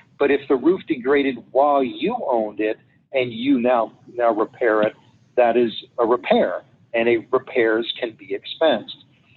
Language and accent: English; Northeast, United States; now in Arizona, United States; But I come from the Northeast where, you know, shingle roofs, you know, do not last 39 years